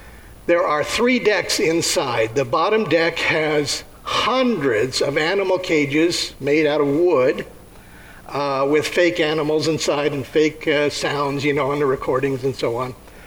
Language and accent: English; Los Angeles, California, United States; I grew up in Los Angeles, and I remember in public school there we would have air raid drills.